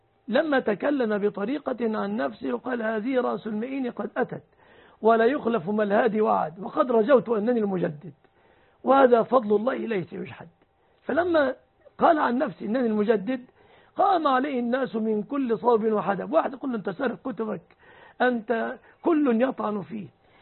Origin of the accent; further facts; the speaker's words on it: Egypt; الأوضاع عندنا في مصر